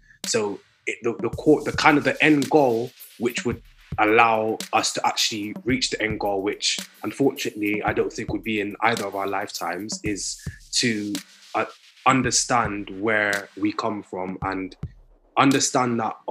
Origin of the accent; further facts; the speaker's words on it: Bristol, South West England, United Kingdom; Yeah, I lived it all of my life. I went to Birmingham for 2 years when I was 18 to study music business at Birmingham City University, where I graduated with a BA honours. And then I moved back here.